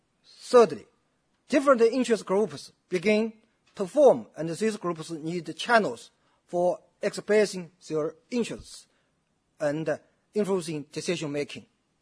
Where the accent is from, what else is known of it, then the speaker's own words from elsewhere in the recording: Zhejiang, China; English is a second language; I think just 2 weeks ago, my hometown, in Zhejiang province, there was a vice mayor of Hangzhou metropolitan city.